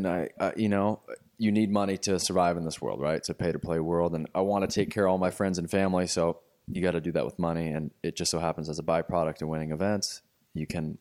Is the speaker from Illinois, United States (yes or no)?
no; Santa Cruz, California, United States; I grew up in the Bay Area in Santa Cruz.